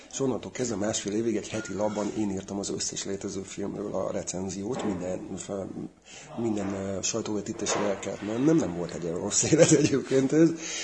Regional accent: Csorna, Győr-Moson-Sopron, Hungary; Úgy kezdődött, hogy én ebben a Csornán nőttem fel, így hívják ezt a kisvárost.

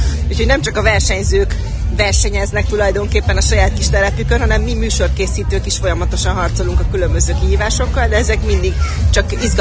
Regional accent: Mórahalom, Csongrád-Csanád, Hungary; mert ahol innen én származom, Mórahalom

